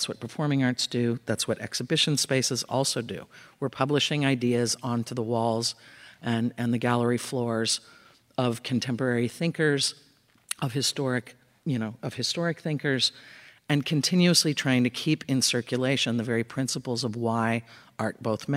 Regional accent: West Coast, United States; I was in Los Angeles prior.

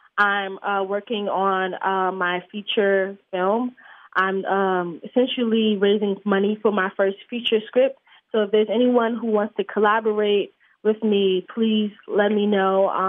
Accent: Newark, New Jersey, United States; finding out I was from Newark, being from Newark was a deciding factor, like, oh, you're from the hometown, you're from, like, you know, you're from New Jersey

